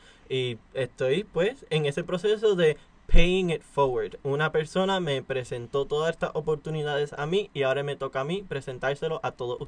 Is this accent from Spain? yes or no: no; Puerto Rico; yo soy puertorriqueño, yo sé que yo tengo un apellido raro, pero eso no importa